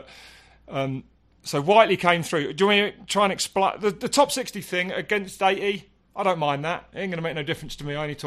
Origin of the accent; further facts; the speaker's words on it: United Kingdom; But, we're both British, and it was all about being the best British rider.